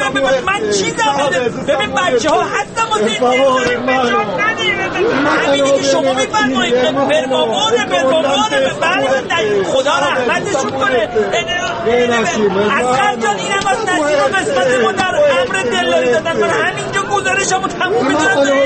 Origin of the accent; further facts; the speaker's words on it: Iran; من خبرنگار ایرانی هستم